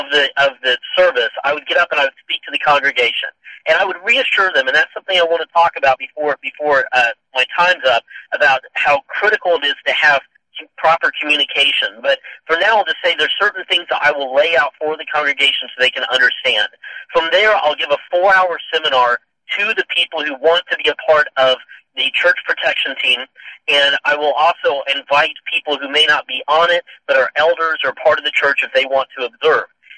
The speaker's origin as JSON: {"language": "English", "region": "Missouri", "country": "United States", "lives_now": "Tulsa, United States", "said": "I'm from Missouri, so I always look for excuses to go back and see Mom anyway."}